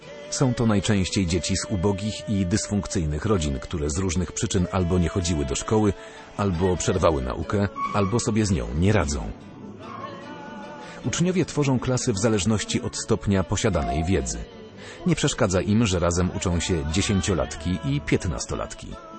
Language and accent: Polish; Madagascar; now in Poland; Jestem klerykiem salezjańskim z Madagaskaru.